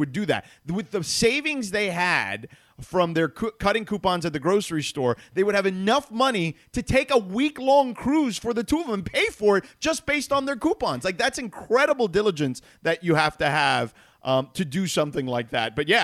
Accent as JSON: {"language": "English", "town": "Miami", "region": "Florida", "country": "United States", "tie": "born or raised there", "said": "I had a friend, you know, growing up in Miami, whose grandparents used to cut coupons."}